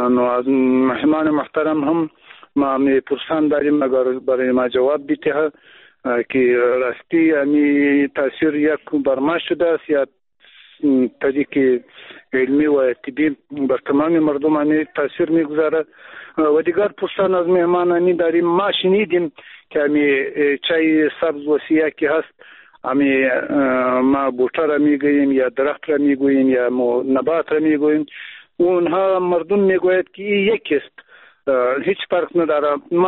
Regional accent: Afghanistan; first language Pashto; Persian is a second language; البته اگر چی ما هم امو زبان مادری ما پشتو است، بعضم بادری چند گفته میتانیم کم کم

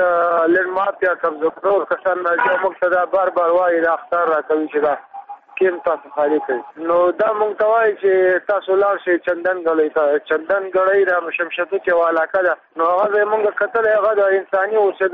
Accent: Logar, Afghanistan; moved away; زه خپله د لوګر یم.

